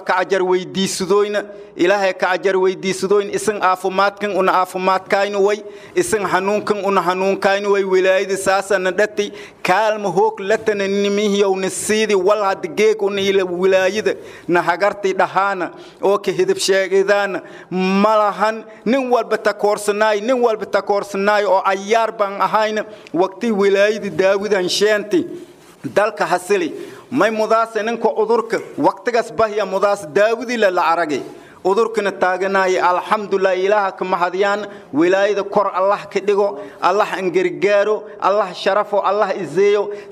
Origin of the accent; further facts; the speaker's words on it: Abdalla Kakana, Middle Juba, Somalia; born there; tuulada aan ku dhashay Abdalla Kakana waaye oo u jirto Jilib 7 km dhankii waqooyi ku xigto